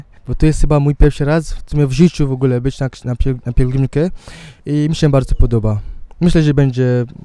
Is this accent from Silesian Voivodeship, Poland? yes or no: yes; Częstochowa, Silesian Voivodeship, Poland; Zawsze mówię, jestem z Częstochowy, bo tam jest moja mama.